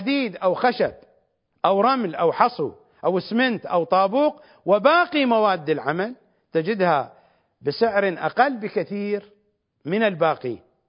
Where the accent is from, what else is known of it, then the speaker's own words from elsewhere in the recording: Iraq; accent: Iraqi; ونحن نقول بلهجتنا العراقية الكعك